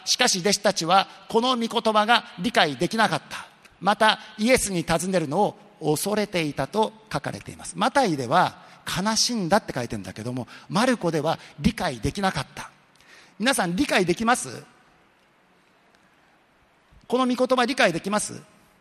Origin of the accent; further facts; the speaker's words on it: Hokkaido, Japan; 私はね、どうして寒い北海道から来た牧師にね、神様はこんなシンガポールで一番暑い礼拝堂で説教させるんだろうか思ったけども、今心から感謝しています。